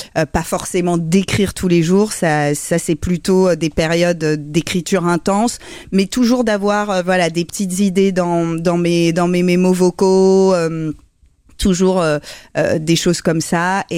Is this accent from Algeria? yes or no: no; Paris, Île-de-France, France; J'ai grandi à Paris, en ville.